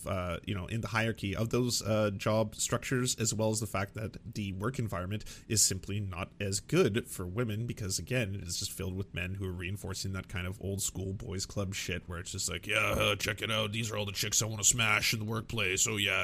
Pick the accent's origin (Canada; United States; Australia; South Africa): Canada; as a Canadian myself